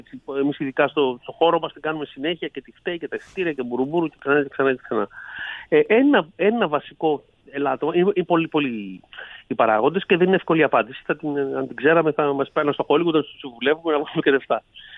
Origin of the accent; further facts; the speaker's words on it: Greece; είναι λογικό ότι εμείς ως Έλληνες προτιμάμε την ταβέρνα, προτιμάμε το ποδόσφαιρο, προτιμάμε άλλα πράγματα.